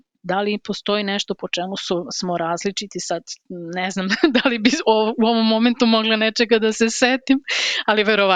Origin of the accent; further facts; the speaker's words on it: Belgrade, Serbia; born there; ja rođena sam u Beogradu i meni je Beograd ostao u srcu i volim Kalemegdan, a opet provodila sam letnje i zimske raspuste u vikendici mojih roditelja na Zlataru